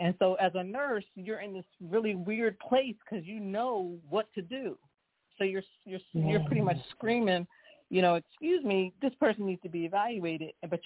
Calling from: Philadelphia, Pennsylvania, United States; calling from Philadelphia.

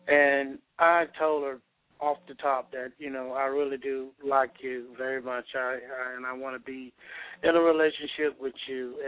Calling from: Georgia, United States; I'm calling from Georgia.

